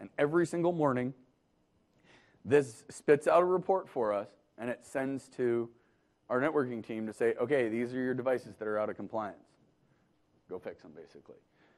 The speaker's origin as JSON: {"language": "English", "town": "Toronto", "region": "Ontario", "country": "Canada", "lives_now": "Seattle, United States", "said": "I'm from Toronto, so I know snow."}